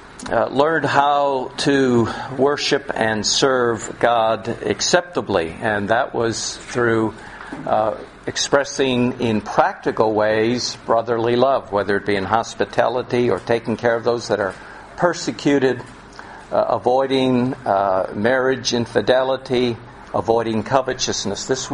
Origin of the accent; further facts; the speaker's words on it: Queensland, Australia; Even though we come from Queensland, even though we win the state of origin year after year after year